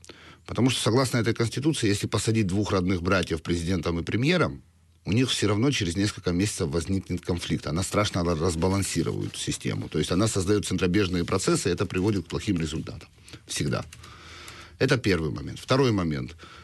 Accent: Georgia; так как я грузин по национальности, я это даже не скрываю, у нас больше этой византийщины всегда, и мы ближе были к Византии всегда

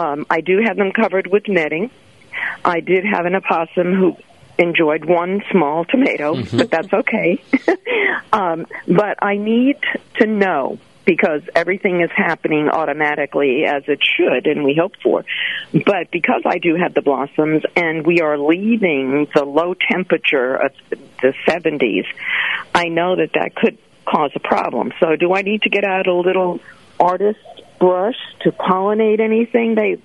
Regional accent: Long Island, New York, United States; accent: Long Island; Long Island.

